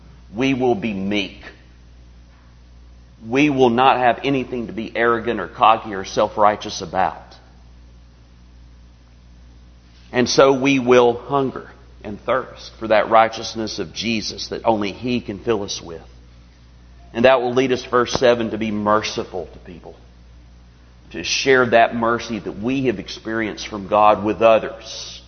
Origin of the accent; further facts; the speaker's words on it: Coleman, United States; also born or lived in Charlotte, North Carolina; I grew up with children of some of you. And so it's good to be back with you and to see you again. I was away from Coleman for a long, long time.